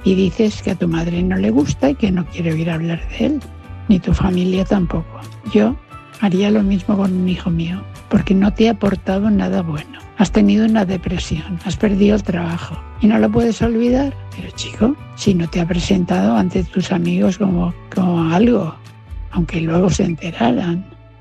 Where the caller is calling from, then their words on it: Valencia, Valencian Community, Spain; de Valencia.